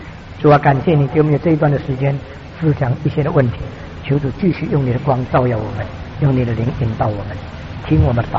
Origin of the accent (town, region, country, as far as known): China